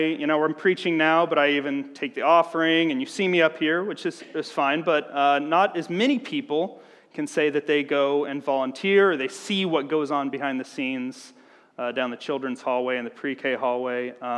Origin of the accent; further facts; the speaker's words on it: Illinois, United States; moved away as an adult; So, yeah, I mean, we moved here in 2017. I grew up in Central Illinois. All my family are Cubs fans